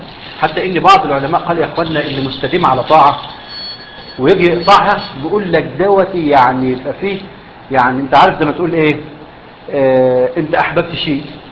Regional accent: Egypt; يعني عندنا في مصر في سنه من السنوات مش فاكر كانت 2000 ولا امتى

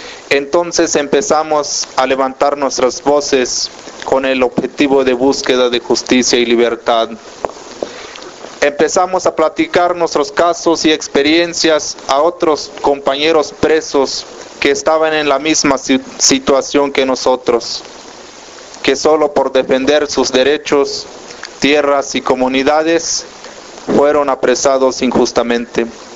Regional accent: Chiapas, Mexico; vengo de Chiapas

